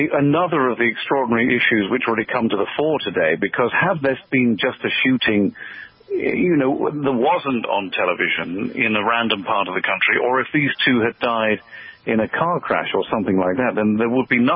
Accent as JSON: {"language": "English", "town": "Portsmouth", "region": "South East England", "country": "United Kingdom", "said": "Originally Portsmouth in the United Kingdom. It's a big naval base, just like Portsmouth in New Hampshire."}